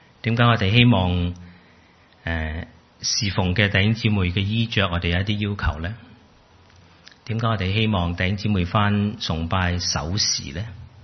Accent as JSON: {"language": "Chinese", "country": "China", "said": "其实好像我们中国人的团年饭开年饭这样，开开心心"}